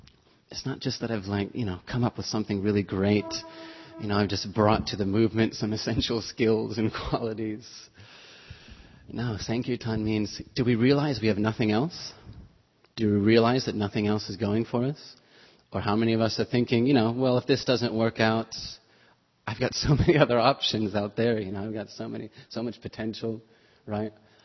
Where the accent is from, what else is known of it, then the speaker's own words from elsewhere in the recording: United States; born there; I came from a pretty good family. I was born in America.